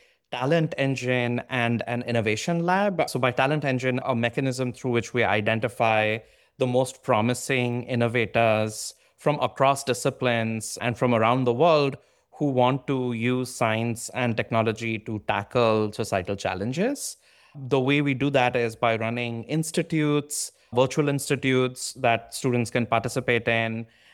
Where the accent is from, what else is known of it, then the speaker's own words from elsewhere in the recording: eastern India, India; born there; I was born in India, in a small town in the eastern part of India.